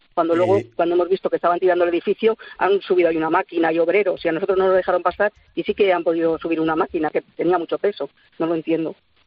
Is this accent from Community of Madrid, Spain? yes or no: yes; San Fernando de Henares, Community of Madrid, Spain; que estoy a 12 kilómetros de mi pueblo, que yo soy de San Fernando de Henares. Vivía 40 años en ese domicilio